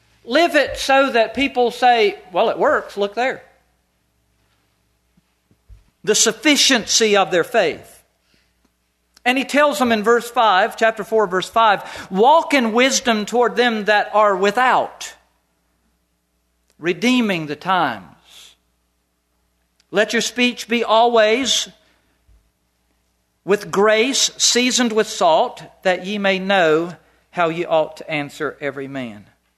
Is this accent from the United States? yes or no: yes; North Carolina, United States; I grew up in North Carolina. Maine is my home.